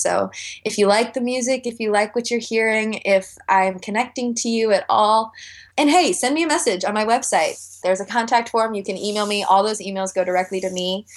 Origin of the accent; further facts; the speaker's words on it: Chicago, Illinois, United States; now in California, United States; Actually, no. I'm not a California girl. I am from Chicago. I just recently moved to California a few months ago.